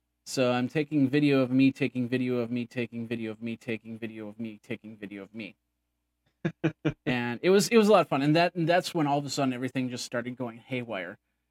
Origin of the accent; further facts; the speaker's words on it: Wisconsin, United States; You know, I'm from Wisconsin, so the University of Wisconsin … everything like that.